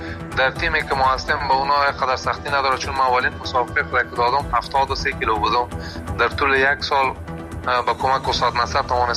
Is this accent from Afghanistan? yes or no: yes; Afghanistan; now in Europe; مدت 5 سال میشه ما در اروپا زندگی میکنم، از افغانستان آمدیم. مدت 5 سال میشه در اروپا زندگی میکنم